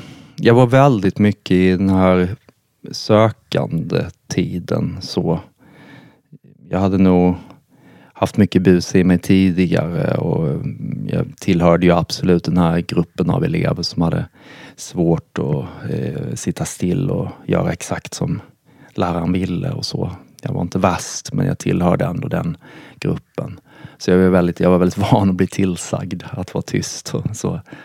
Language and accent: Swedish; Karlshamn, Blekinge, Sweden; Jag växte upp i en liten stad i södra Sverige som heter Karlshamn. Det ligger i Sveriges minsta landskap som heter Blekinge. Och då växte jag upp i en förort i Karlshamn.